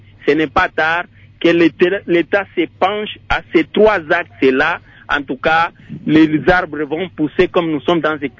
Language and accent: French; DR Congo; puisque nous avons des minéraux ici chez nous au Congo